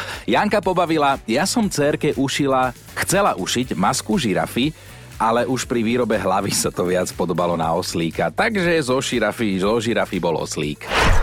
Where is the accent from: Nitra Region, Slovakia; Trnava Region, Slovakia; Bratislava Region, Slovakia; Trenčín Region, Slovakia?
Trnava Region, Slovakia; Trnava; U nás v Trnave sa tomu hovorí aj pipka, niekto to volá indiánky